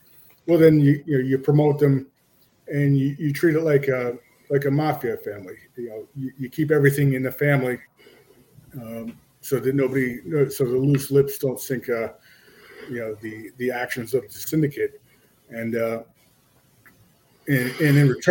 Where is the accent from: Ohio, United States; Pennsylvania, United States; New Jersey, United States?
New Jersey, United States; I'm from New Jersey. I'm reporting from New Jersey Shore.